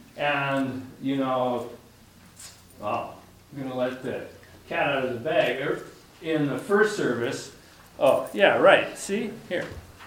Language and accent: English; Port Townsend, Washington, United States; moved away as an adult; also born or lived in Port Hadlock; now in Africa; You know, I was born and raised in America. actually in Port Townsend and Port Havelock.